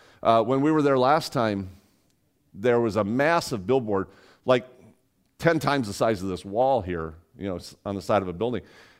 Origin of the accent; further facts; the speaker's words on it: Las Vegas, Nevada, United States; I mean, I'm from Vegas, but I don't want to roll the dice on the meal or anything.